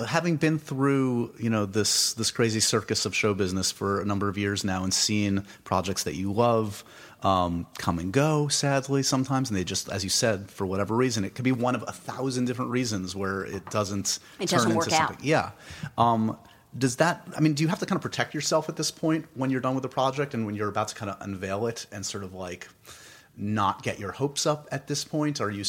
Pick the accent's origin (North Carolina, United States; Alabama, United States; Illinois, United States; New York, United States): New York, United States; New York City; I'm born and raised in New York. It comes up a lot in this conversation, in this podcast, just because, I love New York. I love my city.